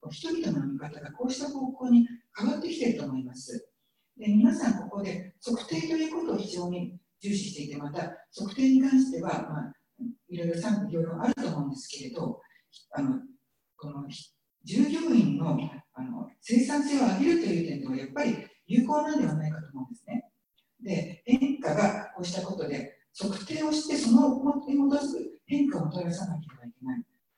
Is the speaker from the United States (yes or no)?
yes; United States; 例えば私はアメリカで育って、 40年前、50年前のことを思い出したんですけども